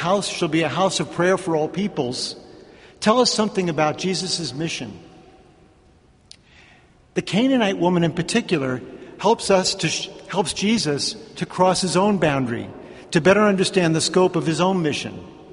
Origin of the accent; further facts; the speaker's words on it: New York City, New York, United States; Now, I grew up in New York City, where putting people down is sort of a local custom.